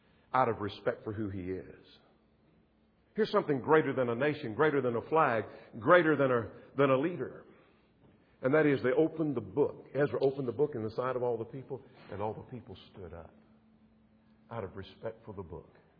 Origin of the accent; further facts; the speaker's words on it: United States; I'm an American. I'm coming to my feet.